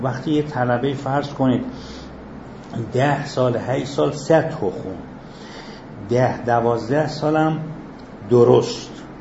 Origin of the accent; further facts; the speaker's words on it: Abarkuh, Yazd, Iran; also born or lived in Shiraz / Qom; ما 2 سال شهر خودمون ابرقو درس خوندیم، 1 سالم که من شیراز درس خوندم